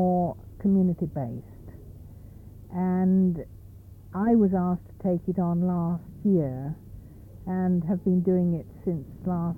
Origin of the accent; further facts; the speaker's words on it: West Midlands, United Kingdom; I was brought up in Shropshire. My father's family actually come from the other side of the Welsh border.